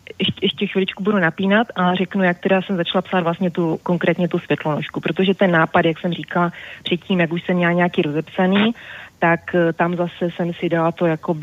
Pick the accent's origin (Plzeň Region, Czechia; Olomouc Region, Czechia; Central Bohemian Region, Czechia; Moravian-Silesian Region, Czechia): Moravian-Silesian Region, Czechia; Ostrava; žiju vlastně celý život v Ostravě